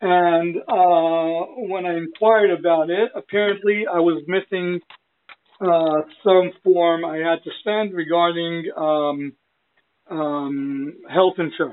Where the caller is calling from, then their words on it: Israel; English is a second language; and I'm calling from Israel.